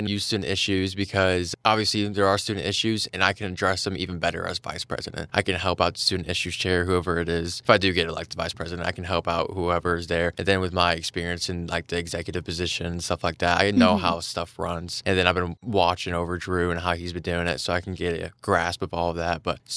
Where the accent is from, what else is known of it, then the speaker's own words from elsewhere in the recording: Oak Ridge, United States; I am a political science major here at SEMO. I'm here to talk about student government, and I'm from Oak Ridge.